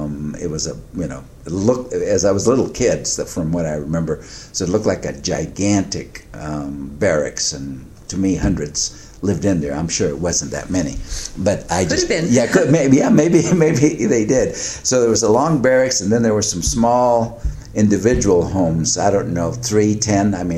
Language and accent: English; Tolleson, Arizona, United States; I grew up here in the Tolleson area, just west of, is that west? Yeah, that is west. West of the actual Tolleson, the town of Tolleson, farming community, born in 1944